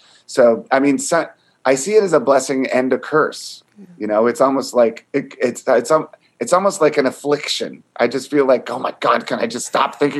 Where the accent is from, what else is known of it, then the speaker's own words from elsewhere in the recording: Virginia, United States; I grew up in Virginia outside of DC.